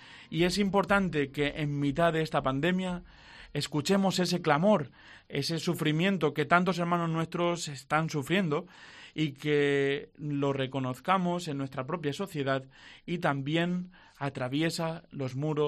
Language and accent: Spanish; Villena, Valencian Community, Spain; Yo siempre lo he dicho, soy de Villena